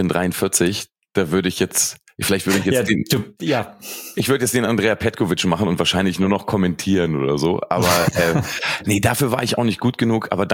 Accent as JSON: {"language": "German", "region": "Lower Saxony", "country": "Germany", "moved": "yes", "lives_now": "Berlin, Germany", "said": "ich bin sehr, sehr früh aus meinem kleinen Dorf, ich komme aus der Nähe von Braunschweig, dann auch wirklich nach Berlin gezogen."}